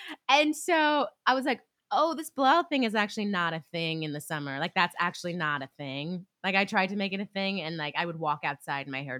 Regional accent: California, United States; when I moved to New York for Broadway was that I'm from California and like, you know, we have that desert heat, honey, from Nevada.

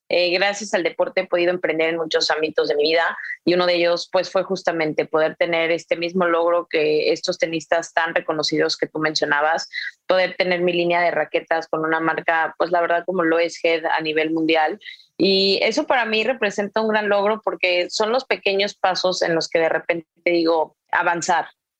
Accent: San Luis Potosí, Mexico; Yo soy originaria de San Luis Potosí, llevo 9 años radicando en Nuevo León.

